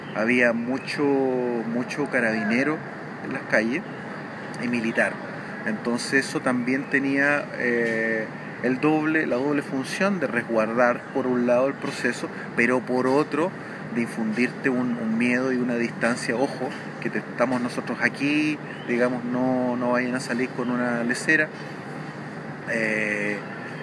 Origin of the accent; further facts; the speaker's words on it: Valparaíso, Chile; born there; Yo nací en Valparaíso por lo mismo.